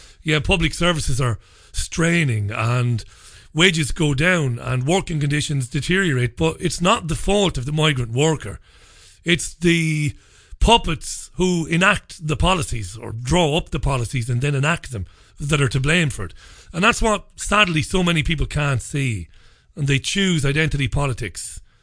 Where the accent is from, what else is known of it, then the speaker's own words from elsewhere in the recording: Ireland; moved away as an adult; I am an immigrant. I wasn't born in this country. I'm an Irishman. I came here on several occasions over the years, in fact, to find work, once way back in the mid-90s, once in the early noughties, and back in 2013.